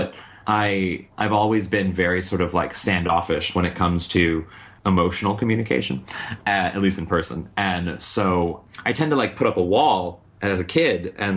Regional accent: St. Louis, Missouri, United States; Yeah, I started, so when I was a kid, I'm from St. Louis, Missouri, and I graduated high school with Nikki Glaser

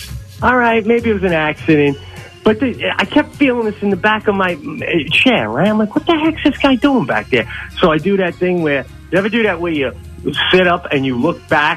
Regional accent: New York, United States; accent: Long Island; now in upstate New York, United States; Born and bred on Long Island, but upstate now, baby, as you say.

